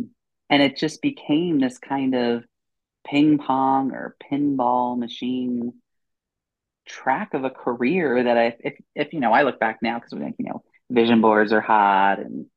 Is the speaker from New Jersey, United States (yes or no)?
yes; New Jersey, United States; I'm a kid from Jersey that was supposed to be a high school English teacher and coach soccer.